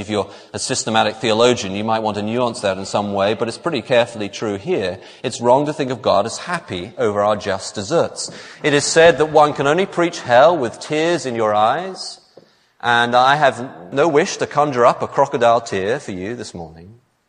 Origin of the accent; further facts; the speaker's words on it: England, United Kingdom; Maybe it's because I'm English